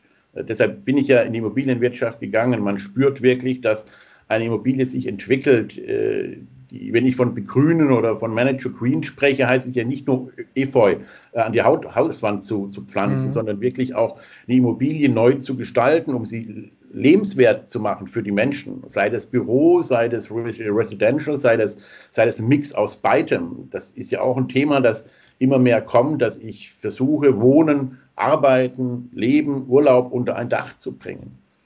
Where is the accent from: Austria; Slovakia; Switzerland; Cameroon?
Switzerland; wenn ich als Schweizer in Deutschland investieren möchte.